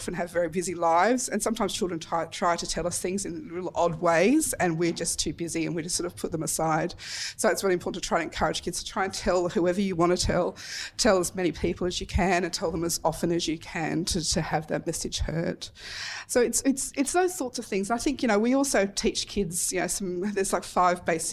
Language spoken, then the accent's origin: English; Tasmania, Australia; if there's anyone here from Tassie, I'm from Tassie